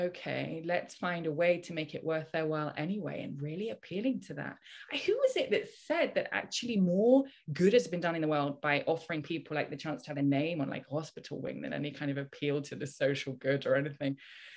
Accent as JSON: {"language": "English", "region": "Scotland", "country": "United Kingdom", "said": "in the UK where I'm from, originally I'm from Scotland."}